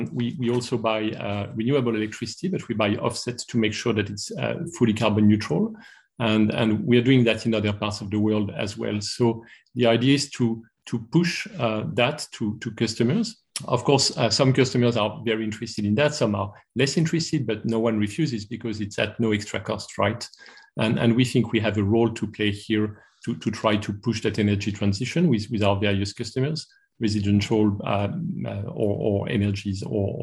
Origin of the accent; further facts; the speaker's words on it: France; English is a second language; which is very close to my heart, as my accent tells. I'm French originally